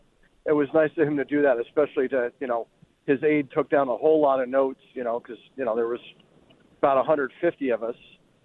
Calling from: Coventry, United States; I'm from Coventry.

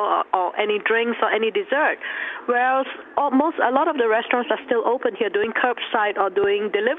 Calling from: Middletown, Connecticut, United States; I'm calling from Middletown, Connecticut, and Middletown is a food destination here in Connecticut.

